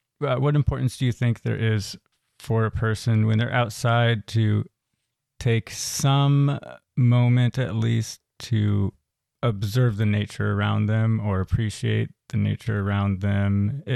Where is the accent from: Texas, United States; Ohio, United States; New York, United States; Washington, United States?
Washington, United States; Seattle; So for the viewers that don't know, I grew up in the Seattle area